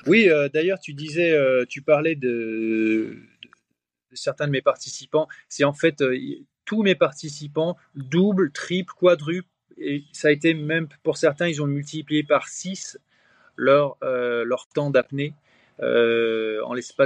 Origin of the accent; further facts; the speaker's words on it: Brittany, France; Je suis breton d'origine